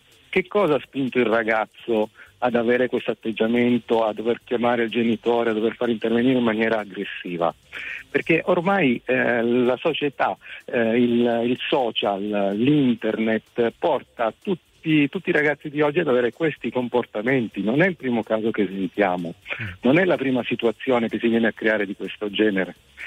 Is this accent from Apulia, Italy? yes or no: yes; Brindisi, Apulia, Italy; now in Bergamo, Italy; ma sono originario di Brindisi, quindi vicino alla situazione accaduta.